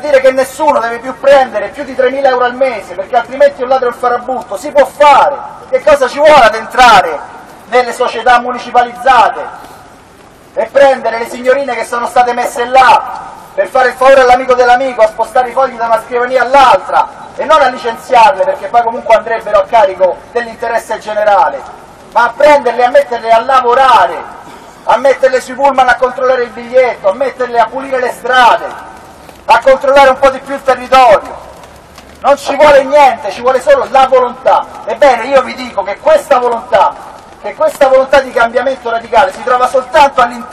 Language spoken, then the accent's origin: Italian; Umbria, Italy; also born or lived in Rome; questa splendida regione dove io sono cresciuto, fra l'altro sono nato a Roma, ma sono cresciuto proprio qui, in mezzo a queste montagne, perché i miei nonni all'epoca si emigrava da Roma per venire in Umbria a lavorare alle acciaierie